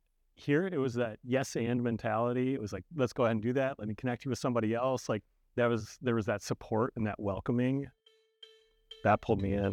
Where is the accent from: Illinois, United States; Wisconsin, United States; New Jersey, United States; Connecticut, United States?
Wisconsin, United States; Milwaukee; also born or lived in Minneapolis, United States / Boulder, United States / Hamburg, Germany; even though I grew up in Milwaukee and went to school in Milwaukee, I lived in a couple of cities afterwards, Minneapolis, Boulder, Colorado. I was in Hamburg, Germany for a while.